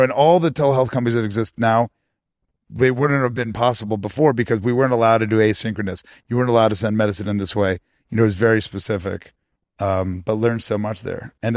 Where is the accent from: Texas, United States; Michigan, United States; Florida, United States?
Florida, United States; So, you know, I grew up in South Florida. My dad's an entrepreneur.